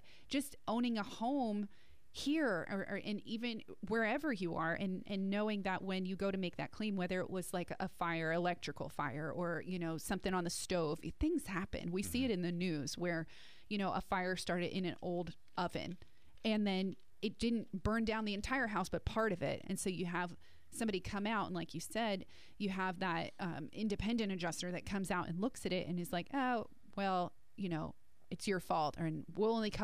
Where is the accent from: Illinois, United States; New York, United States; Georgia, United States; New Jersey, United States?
New Jersey, United States; I always mention I'm from Jersey. It's just, I have this tagline. Have I mentioned I'm from Jersey?